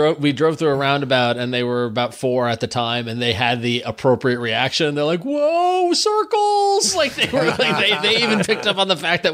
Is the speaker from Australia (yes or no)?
no; New York, United States; after being born and raised in the New York metro area, knowing these parkways like the back of my hands